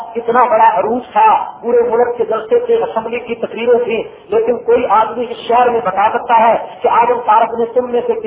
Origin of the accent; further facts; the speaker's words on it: Samundri, Punjab, Pakistan; میرا شہر سمندری ہے